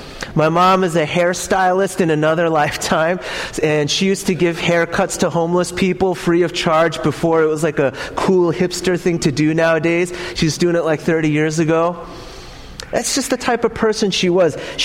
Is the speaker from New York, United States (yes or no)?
yes; New York City, New York, United States; Growing up in New York City, there's tons of homeless people, and so my mom just couldn't say no.